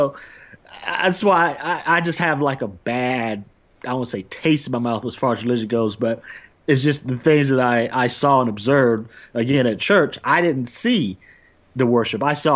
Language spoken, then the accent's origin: English; the South, United States; But growing up in the South, I don't know if it's still that way now.